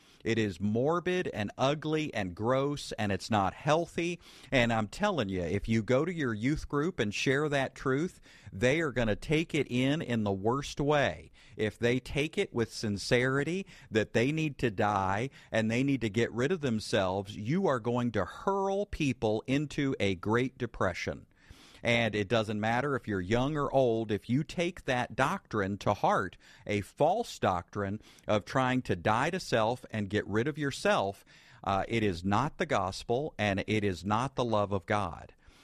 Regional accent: the South, United States; Now, I grew up in the Bible Belt, just like you did, I'm sure.

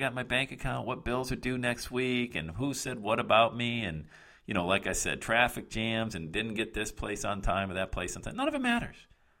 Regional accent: Bradford, Pennsylvania, United States; moved away as an adult; now in Buffalo, United States; living in Buffalo, New York, about 80 miles north of Bradford, Pennsylvania, where my mom lived, in my hometown. That's where I was born and raised.

